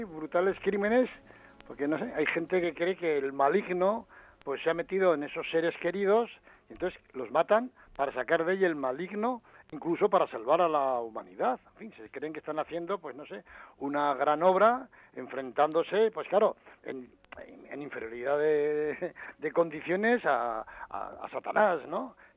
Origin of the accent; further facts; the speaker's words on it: Pamplona, Navarre, Spain; yo soy navarro, de Pamplona, y ocurrió muy cerquita, a unos 10 kilómetros de Pamplona